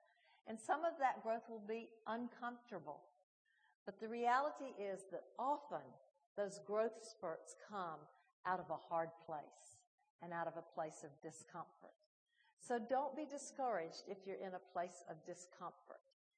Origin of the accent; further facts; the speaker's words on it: the South, United States; growing up in the South in a church-going community, I had lived on an inherited faith, the faith of my parents